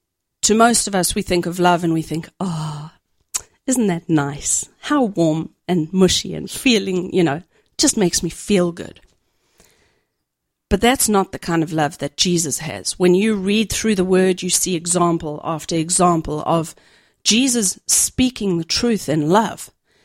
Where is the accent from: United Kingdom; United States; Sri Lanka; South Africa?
South Africa; born there; I was born in South Africa, obviously, and I was raised in the church. So, I became a born-again Christian at the age of 8.